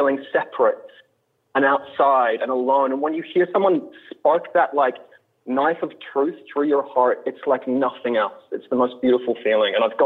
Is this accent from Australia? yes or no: yes; Australia; now in United States; I'm from Australia originally.